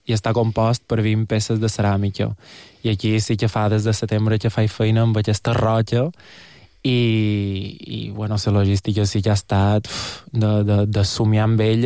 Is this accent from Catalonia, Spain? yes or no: no; Porto Colom, Balearic Islands, Spain; Soc de Porto Colom i vaig molt a Sallà